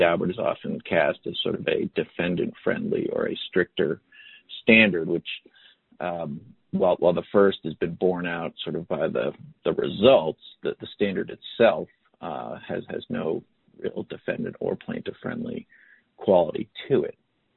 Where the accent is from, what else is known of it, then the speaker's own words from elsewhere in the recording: Maryland, United States; not just because I'm from Maryland and practice in Maryland